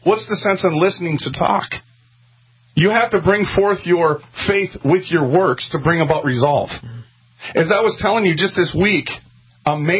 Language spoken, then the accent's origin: English; Minnesota, United States; And I understand back home in Minnesota, it is actually a snowstorm going on.